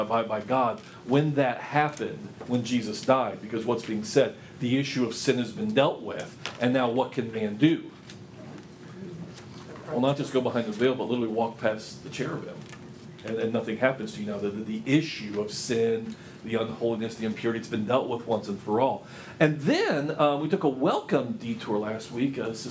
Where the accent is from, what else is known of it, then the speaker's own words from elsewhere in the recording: Florida, United States; accent: Florida; I need my Florida accent come out too sometimes.